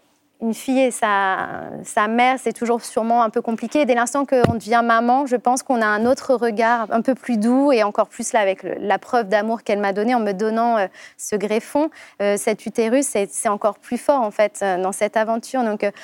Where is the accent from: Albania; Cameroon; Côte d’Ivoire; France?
France; Cannes, Provence-Alpes-Côte d'Azur; monter à Paris, puisque je suis de Cannes